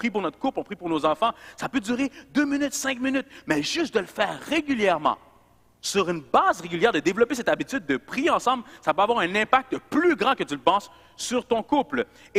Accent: Montreal, Quebec, Canada; pas à Québec, moi je viens de Montréal

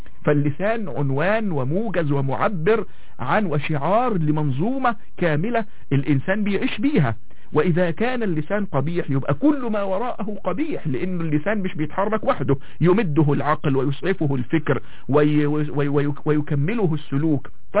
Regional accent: Egypt; انا كانسان مصري يعني محب لبلدي ووطني ومحب لكل ابناء هذا البلد العظيم

